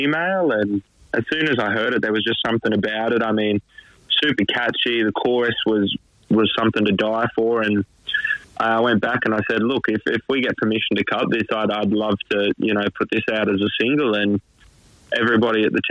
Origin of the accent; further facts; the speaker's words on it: Tamworth, New South Wales, Australia; I'm actually from Tamworth, so yep. I'm stuck here 365 days a year.